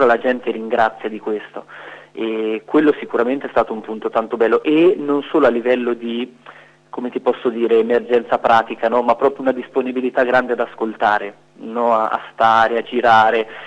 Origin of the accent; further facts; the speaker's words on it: Senigallia, Marche, Italy; io sono senigalliese, sono nato a Senigallia, vengo da Senigallia da sempre